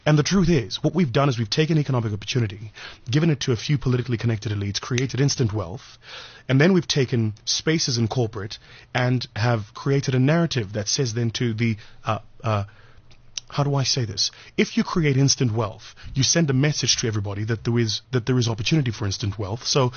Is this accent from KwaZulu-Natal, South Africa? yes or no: no; Watville, Gauteng, South Africa; I come from a small township in the East Rand called Watville, which is just outside Benoni.